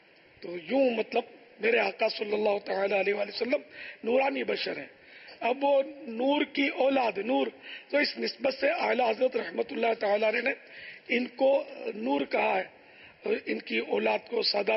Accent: Karachi, Sindh, Pakistan; born there; تو پہلے زمزم نگر حیدرآباد اترے، اس کے بعد باب المدینہ آ گئے، پھر 1950 میں میری باب المدینہ کراچی میں پیدائش ہوئی الحمدللہ. تو یوں میں تو یہ کہا کرتا ہوں کہ میں تو اصلاً نسلاً پاکستانی ہوں

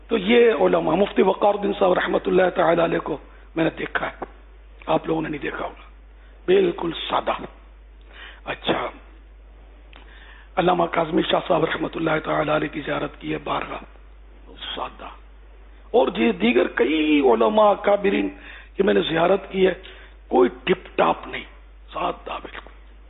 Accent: Pakistan; born there; وہاں میں تو پیدا ہوا ہوں پاکستان میں، ان کی ہمارے ماں باپ کی بات کر رہا ہوں

